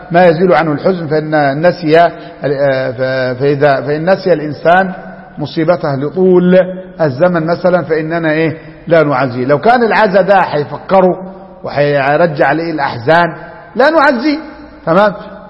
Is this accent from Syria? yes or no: no; Upper Egypt, Egypt; عندنا في الصعيد بس العادة دي إيه تركت